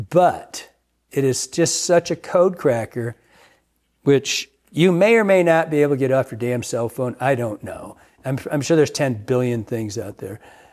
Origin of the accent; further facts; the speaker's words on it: Michigan, United States; I grew up in Michigan, as you all know.